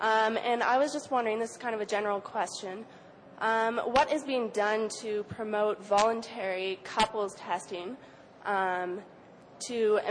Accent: Canada; I'm from Canada

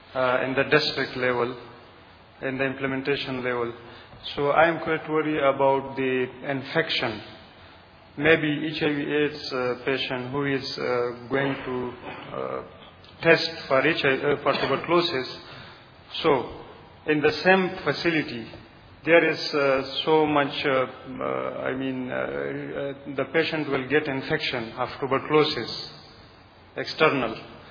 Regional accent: Afghanistan; English is a second language; Thank you. Very good presentation. I am from Afghanistan.

